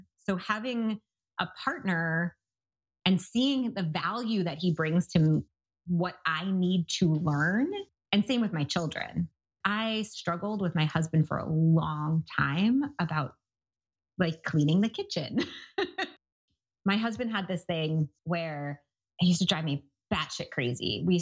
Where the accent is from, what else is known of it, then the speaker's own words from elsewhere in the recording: New York City, New York, United States; And I grew up in New York City with the like, it's 10 p.m. Do you know where your children are?